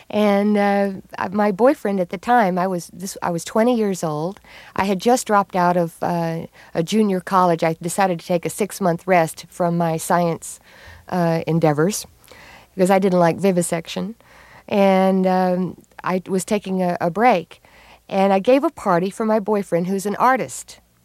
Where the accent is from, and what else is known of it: Texas, United States; born or raised there